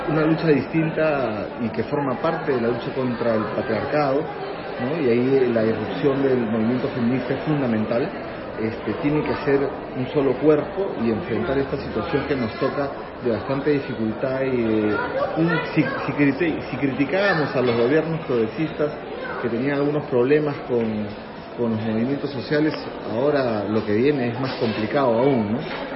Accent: Peru; soy peruano

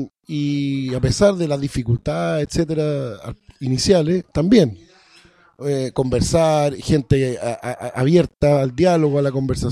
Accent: south, Chile; en el sur de donde yo soy tampoco pasa tanto, porque ahora la gente está más en sus casas, por ejemplo en el sur llueve mucho, qué sé yo, se forman pequeñas comunidades

